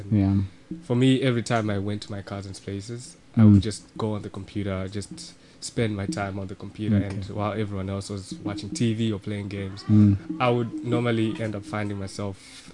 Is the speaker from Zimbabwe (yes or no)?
yes; Zimbabwe; and I'm from Zimbabwe. We come from the same country.